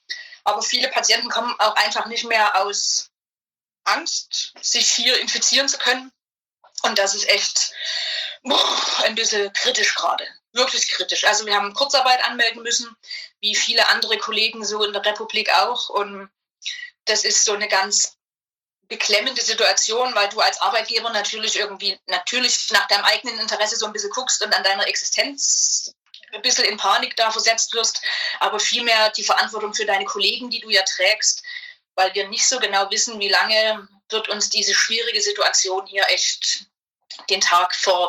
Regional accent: Zwickau, Saxony, Germany; accent: Saxon; Aus der schönen Stadt Zwickau.

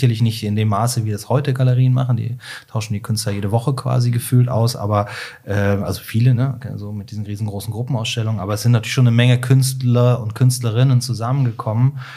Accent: Cologne, North Rhine-Westphalia, Germany; Das ist in Köln, ich bin Kölner

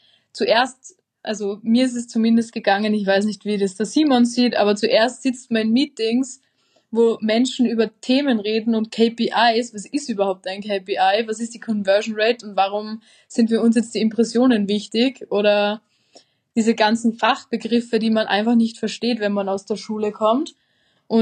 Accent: Austria

